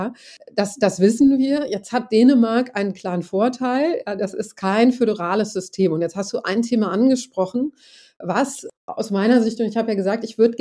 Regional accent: Göttingen, Lower Saxony, Germany; Ich komme aus Göttingen übrigens, ne?

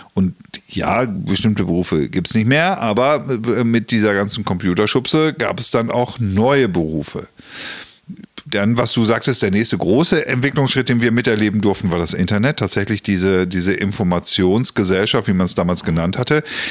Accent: Germany; So, und was wir als Deutsche natürlich haben, ist, wir wollen es immer echt haben.

